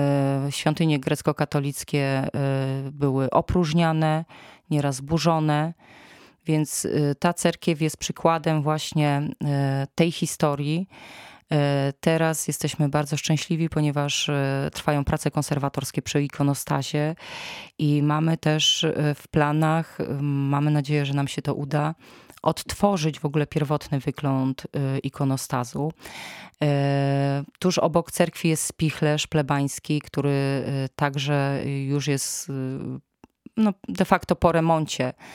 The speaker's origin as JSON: {"language": "Polish", "town": "Kraków", "region": "Lesser Poland", "country": "Poland", "tie": "born or raised there", "lives_now": "Gorlice, Poland", "said": "Ja sama, rodowita krakowianka, jak przyjechałam do Gorlic akurat no, wiele lat wcześniej"}